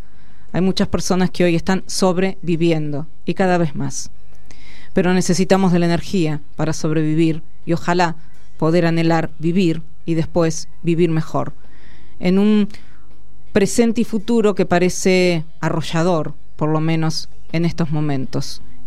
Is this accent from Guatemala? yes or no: no; Argentina; porque la energía nos interpela como argentinos y argentinas.